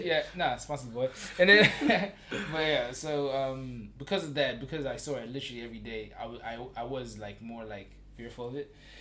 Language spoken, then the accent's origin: English; Zimbabwe; So I'm originally from Zimbabwe, right?